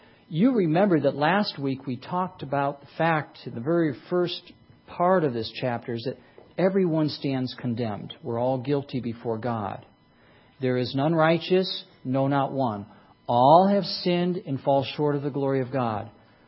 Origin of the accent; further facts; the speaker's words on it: Detroit, Michigan, United States; My dad designed cars for a living, and I grew up in Motown.